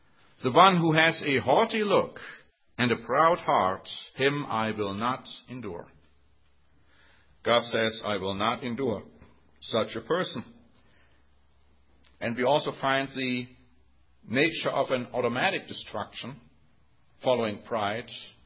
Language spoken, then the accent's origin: English; Germany; accent: German; English is a second language; And here comes my German accent through.